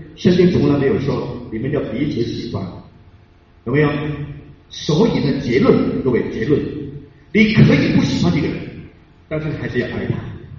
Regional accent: Shanghai, China; 我二十八岁认识女生，我是上海人

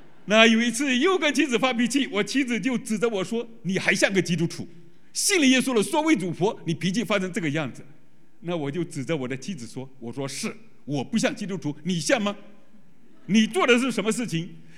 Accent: Fujian, China; 我回到老家福建农村

